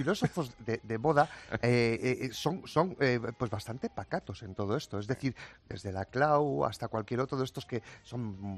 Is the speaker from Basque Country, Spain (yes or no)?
yes; Bilbao, Basque Country, Spain; Yo digo que soy de Bilbao